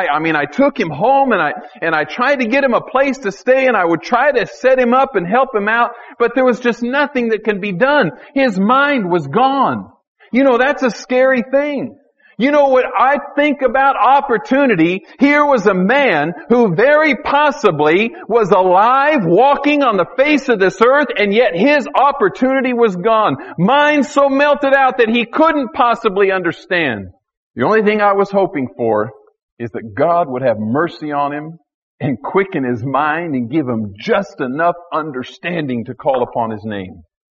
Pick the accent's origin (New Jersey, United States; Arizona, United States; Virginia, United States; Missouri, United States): Arizona, United States; Tucson; I grew up in Tucson, and here he was in San Antonio, Texas